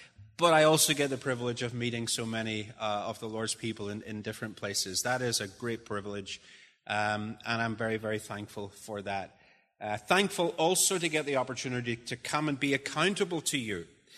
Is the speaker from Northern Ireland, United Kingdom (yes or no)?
yes; Northern Ireland, United Kingdom; accent: Northern Irish; It's from Northern Ireland. But increasingly, my accent is changing. But when I get passionate about something, then the accent changes into a Northern Irish accent.